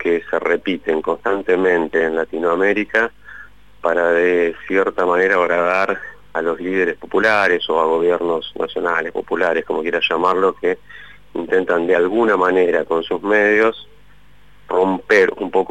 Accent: Puerto Iguazú, Misiones, Argentina; yo soy de Puerto Iguazú y la realidad de la historia brasileña en la triple frontera en mi infancia era como muy normal para nosotros

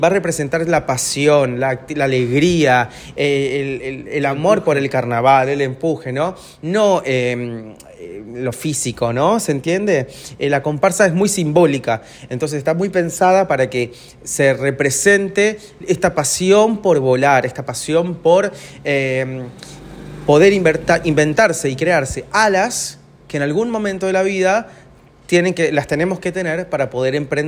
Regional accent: Buenos Aires Province, Argentina; Yo soy de provincia de Buenos Aires.

